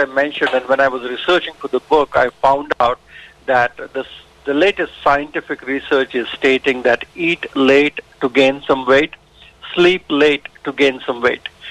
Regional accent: India; now in California, United States; I'm originally from India, yes. I was born and brought up in India.

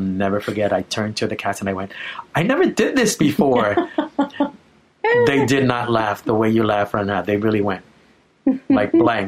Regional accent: New York City, New York, United States; I came from the Lower East Side. There was poverty.

